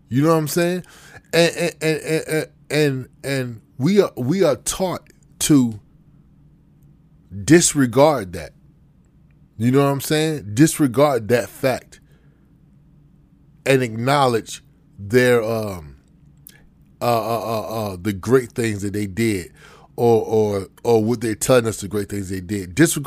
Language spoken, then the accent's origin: English; Virginia, United States; So I'm from Virginia, so I know a lot of black people walking around with that Jefferson last name is related to Thomas Jefferson.